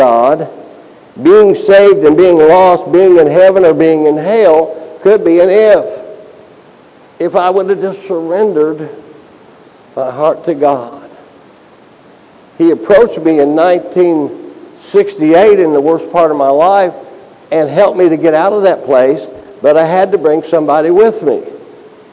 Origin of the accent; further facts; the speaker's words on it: Kentucky, United States; Now, I'm from Kentucky. I know this.